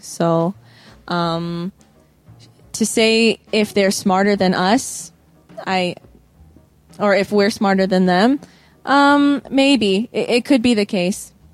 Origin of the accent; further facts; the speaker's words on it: Canada; I kind of, as a Canadian, we have very mixed feelings about the United States.